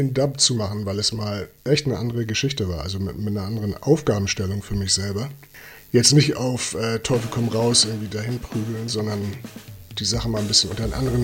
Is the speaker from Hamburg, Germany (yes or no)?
yes; Hamburg, Germany; dann hier in Hamburg, meine Heimatstadt, vor irgendwie 80 Leuten